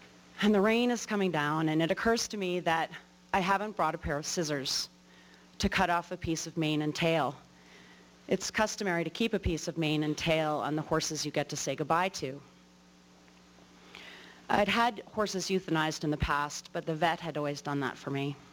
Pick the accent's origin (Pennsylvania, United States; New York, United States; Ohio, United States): New York, United States; New York City; I was born in New York City, a complete urbanite. I was born into a cosmopolitan lifestyle.